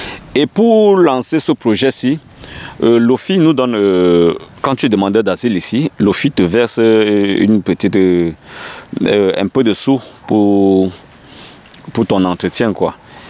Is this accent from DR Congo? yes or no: no; Cameroon; moved away as an adult; now in France; Je suis Camerounais, je suis arrivé en France le 26 juin 2023.